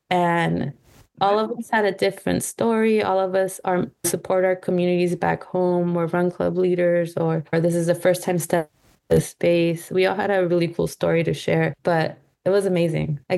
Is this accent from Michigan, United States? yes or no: no; Bakersfield, California, United States; now in San Diego, United States; Because I'm not originally from San Diego. I've been here for almost 14 years, but Bakersfield is home base.